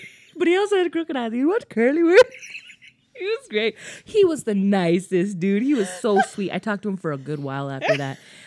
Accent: United States; I'm from the States. I'm from Ame

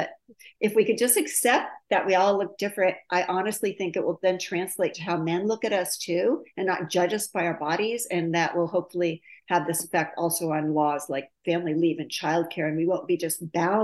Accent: Ohio, United States; when I was a little girl, I grew up in Ohio and we had 4th of July parades.

